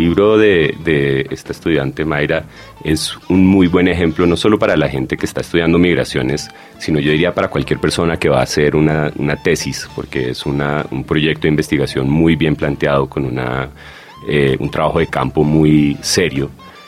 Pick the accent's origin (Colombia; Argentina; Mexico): Colombia; Bogotá; Soy hijo de una americana que lleva 40 años en Colombia y crecí en Bogotá con una familia colombiana dentro de la comunidad americana y alemana en la ciudad.